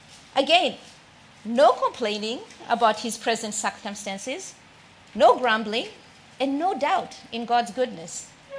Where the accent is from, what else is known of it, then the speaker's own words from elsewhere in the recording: Zimbabwe; I'm from Zimbabwe, as most of you may know, and we have the joy of having one of the seven wonders of the world